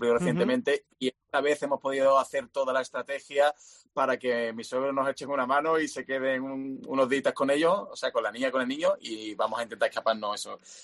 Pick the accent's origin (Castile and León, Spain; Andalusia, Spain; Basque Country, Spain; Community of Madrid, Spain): Andalusia, Spain; Seville; Sevilla, que es mi tierra